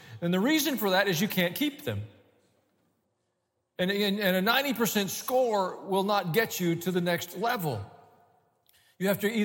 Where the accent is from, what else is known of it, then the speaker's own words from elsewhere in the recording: the South, United States; accent: southern; It trumps my southern accent.